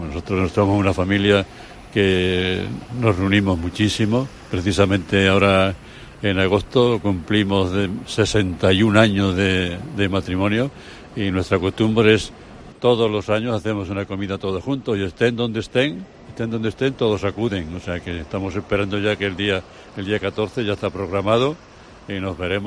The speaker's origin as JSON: {"language": "Spanish", "region": "Andalusia", "country": "Spain", "moved": "yes", "lives_now": "Santander, Spain", "said": "Por eso estoy en Santander, porque yo soy andaluz. Yo soy andaluz, vine aquí buscando mejores oportunidades."}